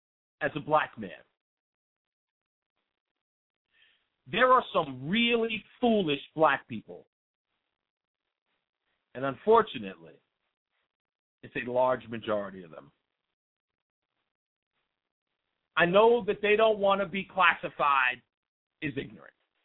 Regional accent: New York City, New York, United States; I am a black man. I am from the hood. I'm from Hollis, Queens. I lived in a single-parent household.

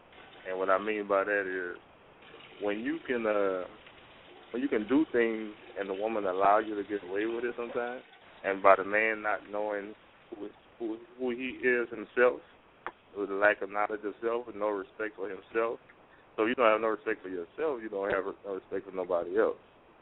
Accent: New Orleans, Louisiana, United States; I'm from New Orleans, Louisiana, and I'm honored that you asked me to be on this panel

